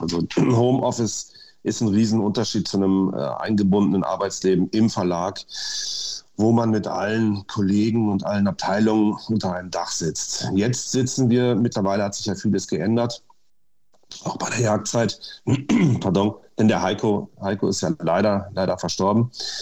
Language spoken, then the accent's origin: German; Lower Saxony, Germany; Also ich bin geboren in Niedersachsen, dort auf einem Gutsbetrieb groß geworden, einem Bauernhof mit eigener Jagd.